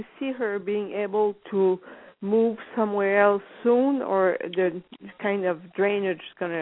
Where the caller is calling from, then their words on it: Ontario, Canada; I'm calling from Ontario, too, like the other one.